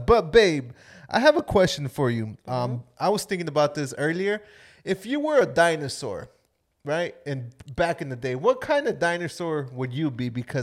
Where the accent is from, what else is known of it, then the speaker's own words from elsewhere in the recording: Florida, United States; We're from Florida, and we're always getting bashed regardless.